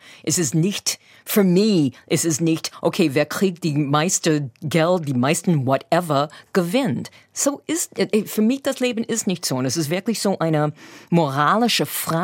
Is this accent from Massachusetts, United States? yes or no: yes; Massachusetts, United States; German is a second language; now in Germany; Ich komme aus Massachusetts, wir haben nie eine Waffe im Haus gehabt, weil es ist nicht erlaubt in Massachusetts.